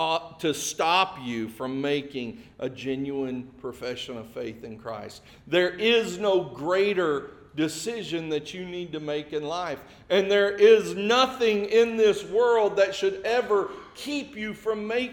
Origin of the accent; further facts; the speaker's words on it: Springdale, United States; I grew up in Springdale, for those of you who may not have known that, in the old town Springdale, on McRae Avenue, just down the street from Westwood Elementary